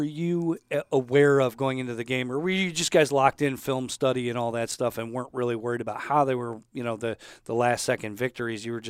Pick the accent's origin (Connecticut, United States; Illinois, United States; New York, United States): New York, United States; Rochester; Well, I grew up in Rochester, New York, and spent part of my military career in Iceland